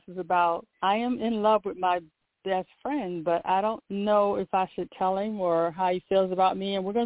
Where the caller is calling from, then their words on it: North Carolina, United States; North Carolina.